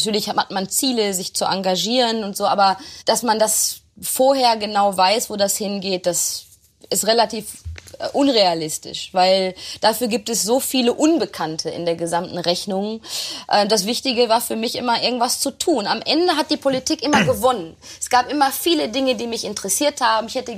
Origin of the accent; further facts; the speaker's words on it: Herne, North Rhine-Westphalia, Germany; in Herne, in meiner Heimatstadt ganz aktiv, war im Stadtrat